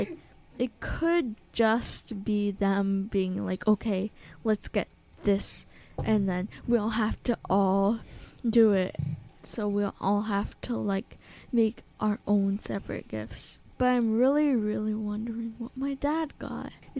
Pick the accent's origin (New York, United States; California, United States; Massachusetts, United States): New York, United States; Hudson; I am also a student... Wait, not student. I am also from Hudson.